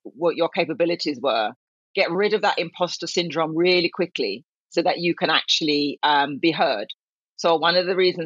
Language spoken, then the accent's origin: English; Jamaica; So coming to Jamaica, I was very keen to really bring some of those learnings to my home country and the women I worked with.